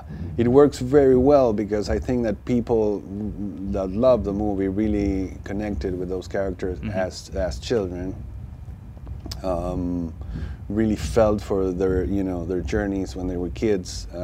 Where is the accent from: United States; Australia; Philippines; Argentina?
Argentina; I grew up in Argentina, but I grew up watching all kinds of movies and a big amount of American movies.